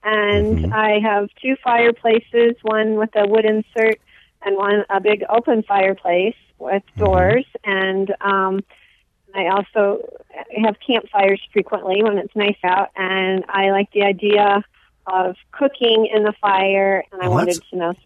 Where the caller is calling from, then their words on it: Tuscarawas, Michigan, United States; I'm in Tuscarawas, Michigan.